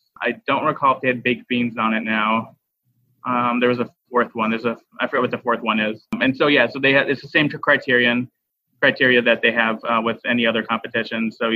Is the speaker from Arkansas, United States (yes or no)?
yes; Arkansas, United States; Yeah, I grew up in Arkansas, and we were very much entrenched in the dry rub with like the vinegar dipping sauce type of barbecue.